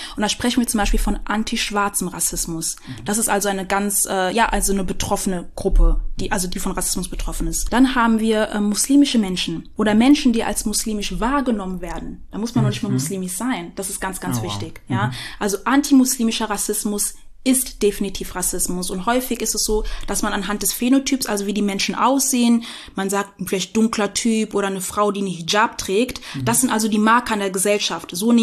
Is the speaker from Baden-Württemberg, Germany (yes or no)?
no; Rüsselsheim, Hesse, Germany; Aber ich bin Rüsselsheimerin.